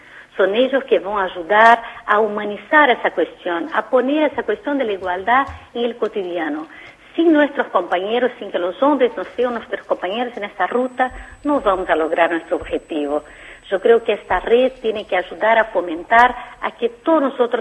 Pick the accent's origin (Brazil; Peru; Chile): Brazil; Spanish is a second language; now in Argentina; yo digo esto como una brasileña orgullosa de haber sido recibida por este país hace casi 20 años